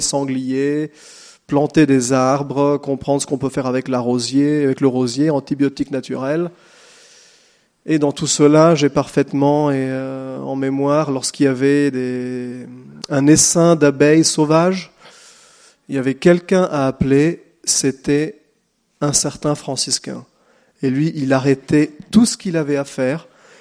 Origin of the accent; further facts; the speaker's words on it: Umbria, Italy; j'ai passé une bonne partie de mon enfance en Ombrie, territoire franciscain, des collines verdoyantes, un lac, un beau territoire, je dirais, de vignes, d'oliviers, de terrains en jachère